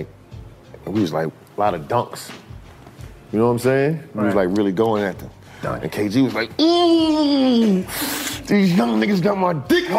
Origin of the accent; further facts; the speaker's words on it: New York, United States; Hell yeah. Growing up in New York, you going.